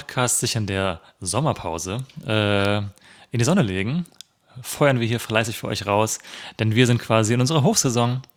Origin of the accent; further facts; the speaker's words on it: Hesse, Germany; ich bin ja Hesse ursprünglich